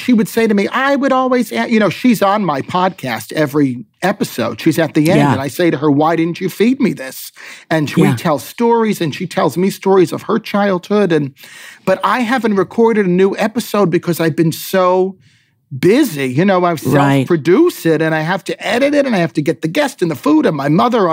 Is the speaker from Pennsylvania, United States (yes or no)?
no; New Jersey, United States; so I grew up in New Jersey and my mother literally fed me the same 10 foods for my entire childhood up until I was 18.